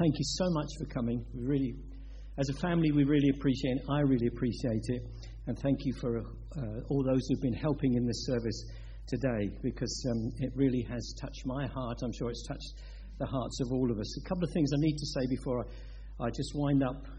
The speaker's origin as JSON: {"language": "English", "region": "London", "country": "United Kingdom", "tie": "born or raised there", "said": "we grew up in Spay Street in East London, in Poplar, just a mile or so from the docks, and We grew up in poverty."}